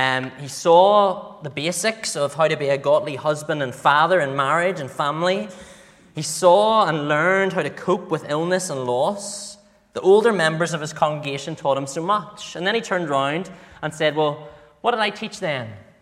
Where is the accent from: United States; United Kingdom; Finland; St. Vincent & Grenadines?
United Kingdom; Lisburn, Northern Ireland; I remember when I was growing up in Lisburn, a lot of my friends went to a church